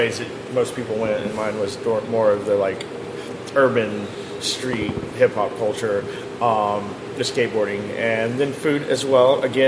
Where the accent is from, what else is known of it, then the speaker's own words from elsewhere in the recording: McAllen, Texas, United States; I was born in South Texas, and I was born in a little city called McAllen, Texas, which is about 4 miles away from Mexico.